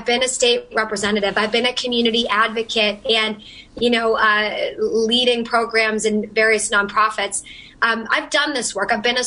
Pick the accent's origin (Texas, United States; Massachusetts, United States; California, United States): Massachusetts, United States; Look, I come from the Merrimack Valley. We're on the New Hampshire border. I represent a lot of communities that are right on that border.